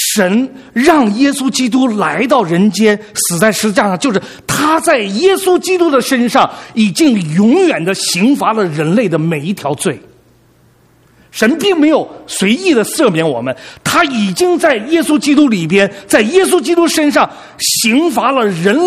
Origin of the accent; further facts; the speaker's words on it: China; 但是我们大陆人好像对这个罪，对神的救赎， 我觉得我们没有很深的认识